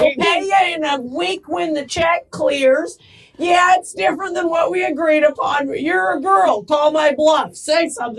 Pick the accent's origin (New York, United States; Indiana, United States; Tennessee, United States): Indiana, United States; now in Chicago, United States; I'm from Cornfields, Indiana, and it took me like a long time to like fly the coop.